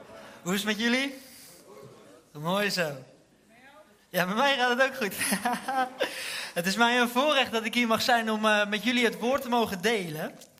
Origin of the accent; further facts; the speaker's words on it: Amsterdam, North Holland, Netherlands; Misschien hoor je het aan mij, ik kom niet uit deze regio. Ik kom uit de regio Amsterdam.